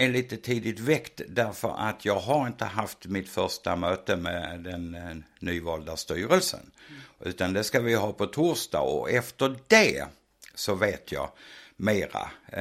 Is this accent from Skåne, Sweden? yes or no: yes; Lund, Skåne, Sweden; Det stämmer. Jag kommer från Lund. Nej, jag har bott i stort sett över hela Sverige.